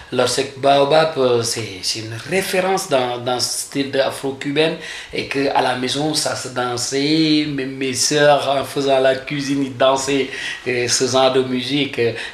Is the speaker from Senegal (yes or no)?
yes; Mbatal, Dakar, Senegal; French is a second language; moi je viens du Sénégal. Je viens dans la région de Dakar. Mes parents viennent du sud, dans la région de la Casamance. Mais moi j'ai grandi dans la banlieue de Dakar, dans un petit village qu'on appelle Mbatal.